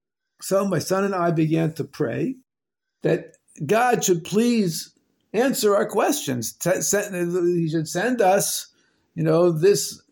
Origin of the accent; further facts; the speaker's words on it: Israel; English is a second language; it turned out that since I'm from Israel, I can read Hebrew.